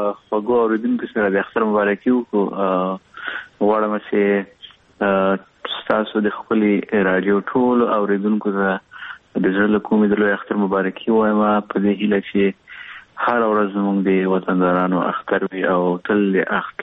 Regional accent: Laghman, Afghanistan; نو زه خو د ټول افغانستان یم. بیا په افغانستان کې زه د لغمان یم.

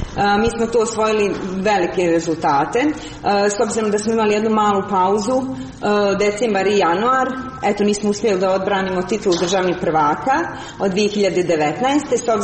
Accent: Brčko, Brčko District, Bosnia & Herzegovina; now in Doboj, Bosnia and Herzegovina; Ja sam inače iz Brčkog i tu sam dugo trenirala.

